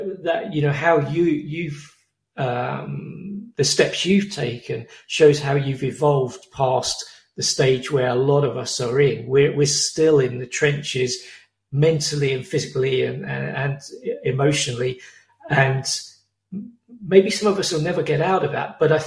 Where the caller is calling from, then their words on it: England, United Kingdom; Well, I'm speaking from England in October. It's cold and dark outside.